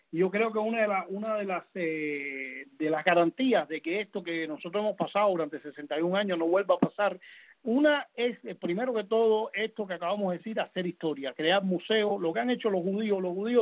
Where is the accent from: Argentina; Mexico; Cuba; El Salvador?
Cuba; Nosotros como cubanos no tenemos ningún poder para quitar o poner ningún bloqueo.